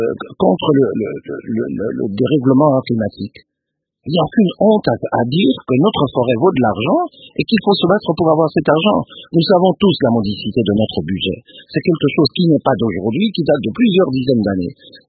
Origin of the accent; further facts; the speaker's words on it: Ecuador; French is a second language; Je suis de l'Équateur, je sais bien que je viens d'une province malheureusement très pauvre.